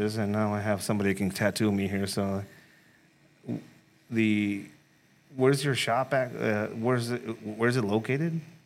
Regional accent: Tijuana, Baja California, Mexico; We're from Tijuana. We've seen some fucked up shit, but like, you can't even buy deodorant here in Tijuana.

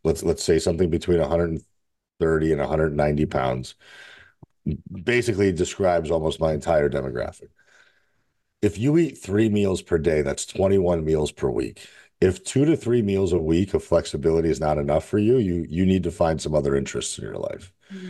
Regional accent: Russia; now in United States; I mean, when I first moved to America, I'm from Russia originally, and we moved to America in 89.

